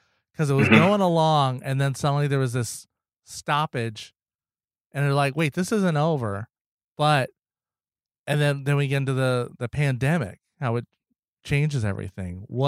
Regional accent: New York, United States; Well, as a New Yorker

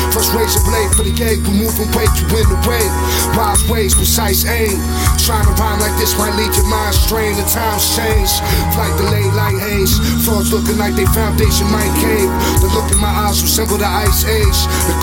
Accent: United States; now in Girona, Spain; I really like where I'm from, and I really like being an American and how we do everything over here.

